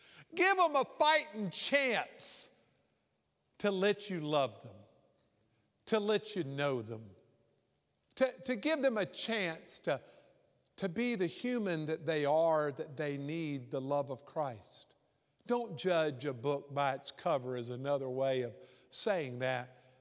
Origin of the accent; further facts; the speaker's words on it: Mississippi, United States; And I told him I was from Mississippi.